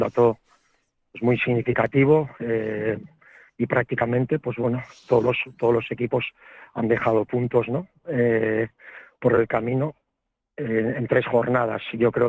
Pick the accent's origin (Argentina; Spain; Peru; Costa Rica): Spain; Basque Country; soy de Gipuzco al final